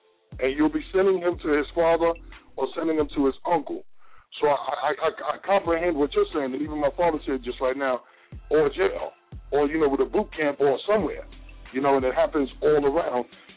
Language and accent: English; Mount Vernon, New York, United States; I'm running New York, but I'm from the globe. I call myself I'm from Mount Vernon, but I claim the universe, sister.